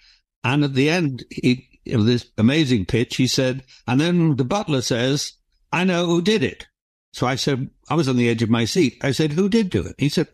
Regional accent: England, United Kingdom; I'm English, as you can probably tell.

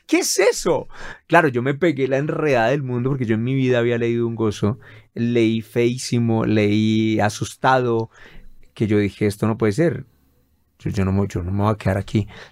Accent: Meta, Colombia; hasta me oyen en Villavicencio y ni siquiera saben que yo soy del Meta

